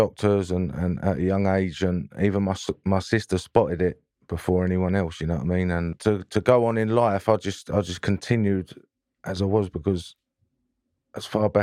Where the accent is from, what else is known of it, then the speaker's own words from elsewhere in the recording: Romford, London, United Kingdom; So I'm from East London, Romford. My mum was from Acne, and my dad was from South London, Mitcham.